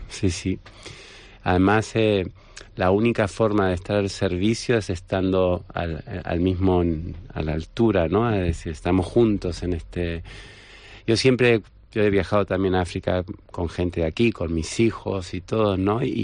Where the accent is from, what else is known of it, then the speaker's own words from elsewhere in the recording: Argentina; él es un niño español, yo soy argentino